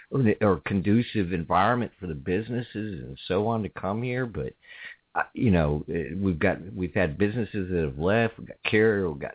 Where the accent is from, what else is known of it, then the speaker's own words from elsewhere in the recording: New York, United States; born there; also born or lived in Florida; now in Warren County, United States; I wasn't born here. I was born in New York, come down to Florida and moved up here. And I settled in Warren County because I love it here